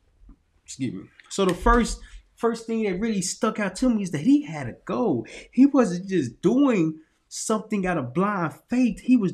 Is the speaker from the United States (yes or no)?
yes; Little Rock, Arkansas, United States; yes, coming from a small town, because I'm from Little Rock, Arkansas.